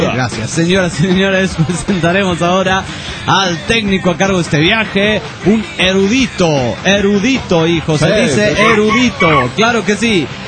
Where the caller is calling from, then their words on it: Tarija, Bolivia; de Tarija, Bolivia. Yo quería felicitarlos